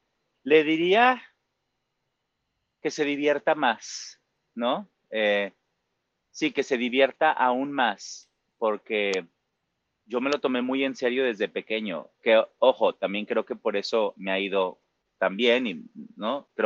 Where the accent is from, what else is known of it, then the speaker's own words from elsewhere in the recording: Mexico; Yo tengo muchas banderas, ¿no? Yo soy latino, pero soy mexicano. Yo soy abiertamente gay.